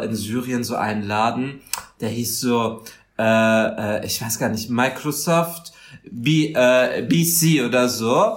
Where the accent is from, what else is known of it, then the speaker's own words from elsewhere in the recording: Berlin, Germany; also born or lived in Saudi Arabia; ich komme aus Syrien. Mhm. Nein, meine Eltern kommen aus Syrien, aus Aleppo. Und ich bin aber hier in Berlin geboren. Ich bin in Saudi-Arabien und in Berlin aufgewachsen.